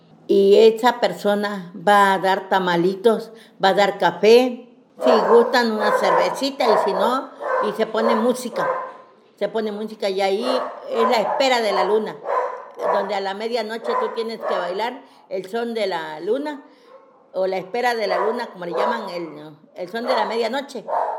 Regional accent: Matías Romero, Oaxaca, Mexico; also born or lived in Ojapa, Veracruz; Soy nativa de Ojapa, Veracruz. Qué lindo es el Istmo. ¿Por qué? Porque desde muy pequeña mis padres nos trajeron acá a Matías Romero, Oaxaca, a Avendaño, Oaxaca.

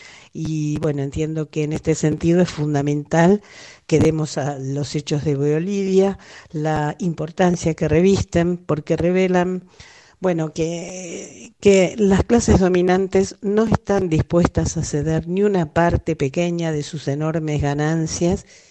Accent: Argentina; Nosotros como argentinos debemos solidarizarnos

